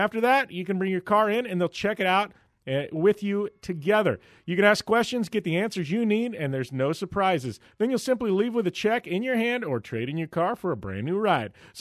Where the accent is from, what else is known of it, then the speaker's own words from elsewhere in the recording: Phoenix, Arizona, United States; My hometown, Phoenix Coyotes, Arizona, in the house, right?